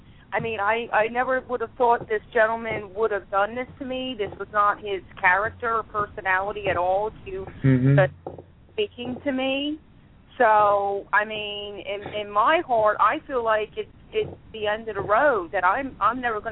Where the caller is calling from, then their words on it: Pennsylvania, United States; I'm calling from Pennsylvania.